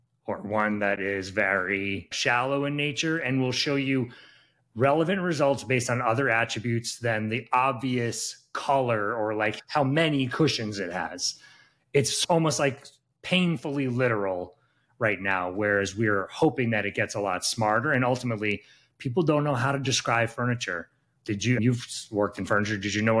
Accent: New York City, New York, United States; I'm from New York City. I can't even change a tire.

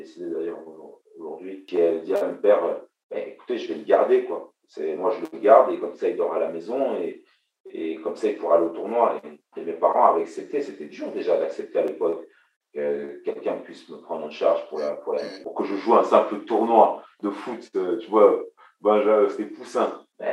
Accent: Toulouse, Occitanie, France; born there; Voilà, c'est là que je suis né, à Toulouse.

